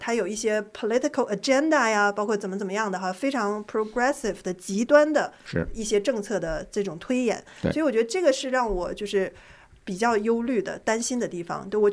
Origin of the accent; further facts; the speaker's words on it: China; moved away; 作为从中国大陆移民来的朋友